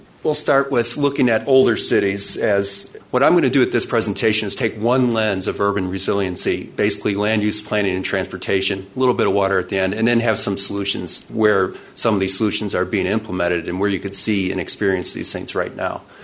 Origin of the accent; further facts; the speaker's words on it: California, United States; I'm up here from California